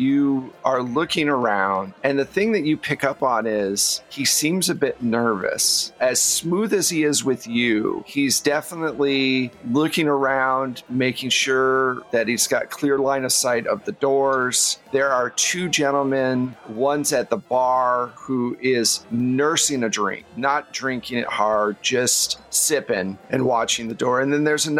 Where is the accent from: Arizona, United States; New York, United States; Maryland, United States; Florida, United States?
New York, United States; moved away as an adult; No, I'm from New York. My dad sent me out here a few years ago to look over some of his business.